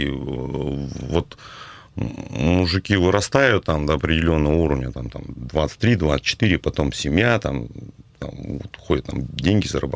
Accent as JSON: {"language": "Russian", "town": "Perm", "region": "Perm Krai", "country": "Russia", "said": "это тоже как бы наш пермяк"}